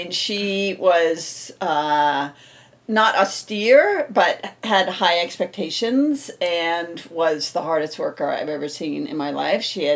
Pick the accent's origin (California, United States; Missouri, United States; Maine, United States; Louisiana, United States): Maine, United States; Tenants Harbor; I grew up spending my summers here in Tennant's Harbor, and my very first job was delivering lobsters from this wharf that we're at right now